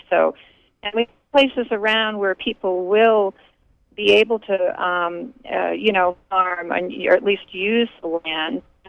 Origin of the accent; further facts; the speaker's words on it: Idaho, United States; I'm from Idaho